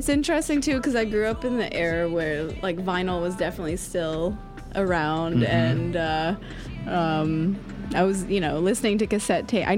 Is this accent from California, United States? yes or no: no; Georgia, United States; Yeah, in Georgia.